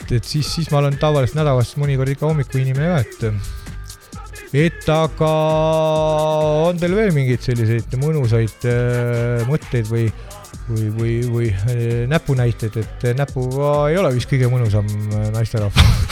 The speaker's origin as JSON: {"language": "Estonian", "town": "Võru", "region": "Võru County", "country": "Estonia", "tie": "born or raised there", "said": "No ma olen ka Võrust kunagi kasvanud ja ma ei ole paarkümmend aastat käinud, aga kasvanud ja sündinud"}